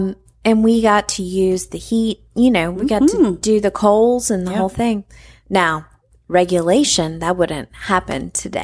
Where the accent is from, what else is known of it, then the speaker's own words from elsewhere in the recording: Charlotte, North Carolina, United States; I grew up in Charlotte, North Carolina